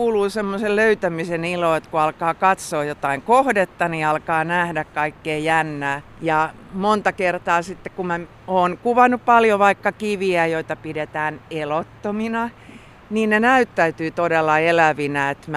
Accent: Ostrobothnia, Finland; mä itse olen kotoisin Pohjanmaalta, jossa on aika aakeaa ja laakeaa.

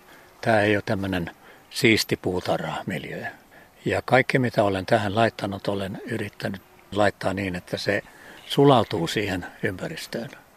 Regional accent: Korppoo, Southwest Finland, Finland; now in Vaasa, Finland; Mä oon itse Korppoosta kotoisin

